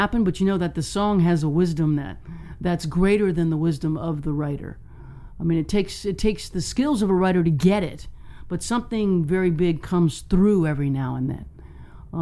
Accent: United States; I'd never experienced something like that as an American.

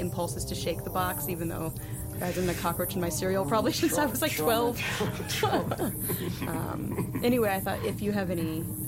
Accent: Florida, United States; I grew up in Florida. When I was growing up, there were always cockroaches in the cereal box.

